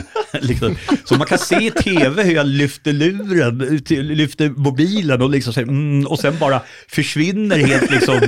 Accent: Dublin, Leinster, Ireland; also born or lived in London; Sen flyttade vi till Dublin och där har jag... minnen.

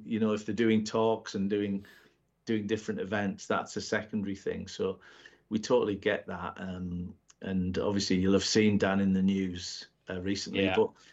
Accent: Middlesbrough, North East England, United Kingdom; It started in 2017 at Middlesbrough because that's my hometown.

